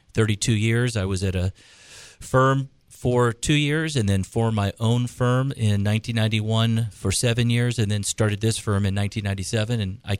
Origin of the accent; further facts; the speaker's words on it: Tampa, Florida, United States; also born or lived in New York, United States; I was born and raised here in Tampa, went to Jesuit High School, went up to New York to Hofstra University undergrad in 1982